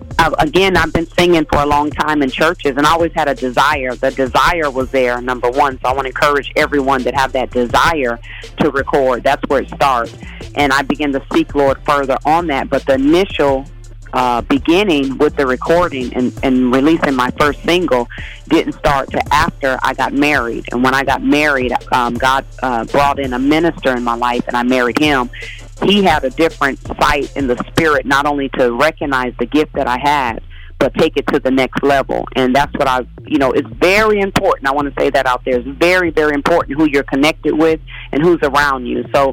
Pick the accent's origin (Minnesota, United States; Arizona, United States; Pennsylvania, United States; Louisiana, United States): Arizona, United States; Phoenix; Actually, I'm from Phoenix, Arizona. So all of those West Coasters out there, hello, how are you? Yes, I'm a desert baby.